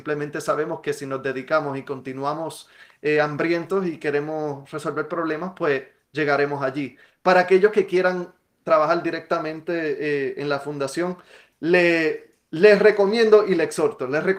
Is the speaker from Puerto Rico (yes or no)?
yes; Puerto Rico; Yo me crié, yo soy un puertorriqueño del campo, lo que nosotros decimos en mi país, un jíbaro.